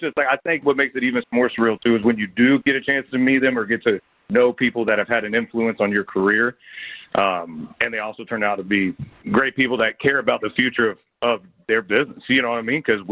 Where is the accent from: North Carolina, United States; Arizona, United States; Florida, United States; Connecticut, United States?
Florida, United States; Florida. I love it, but it's not a destination site for most people to end up. If you end up in my hometown, you took a wrong turn headed to Orlando.